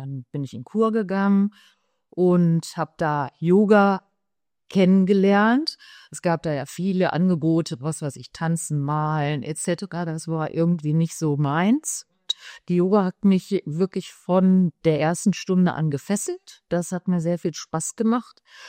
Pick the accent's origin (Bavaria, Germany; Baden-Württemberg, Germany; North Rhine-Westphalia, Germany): North Rhine-Westphalia, Germany; Cologne; born there; now in Essen, Germany; Also ich bin gebürtige Kölnerin